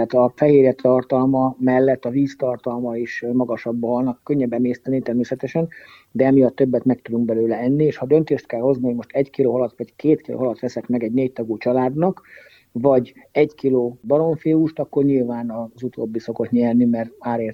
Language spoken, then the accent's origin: Hungarian; Alsóörs, Veszprém County, Hungary; alsóösen nőttem föl évzárótól évnyitóig, a nyáron én nem voltam a Balcsin.